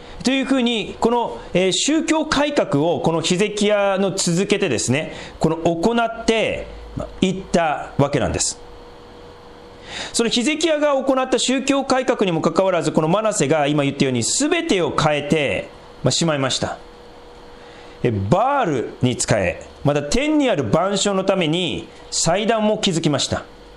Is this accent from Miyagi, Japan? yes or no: yes; Sendai, Miyagi, Japan; 私仙台出身なんですけど、